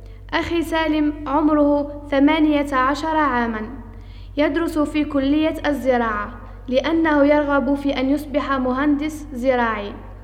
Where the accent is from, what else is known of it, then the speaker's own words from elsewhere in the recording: Amman, Amman Governorate, Jordan; أنا من عمان عاصمة الأردن.